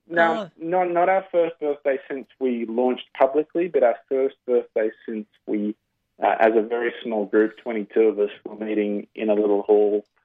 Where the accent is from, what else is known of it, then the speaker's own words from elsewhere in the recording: New South Wales, Australia; I grew up on the North Shore, so I'm a little ashamed to admit that I didn't really know where Waterloo was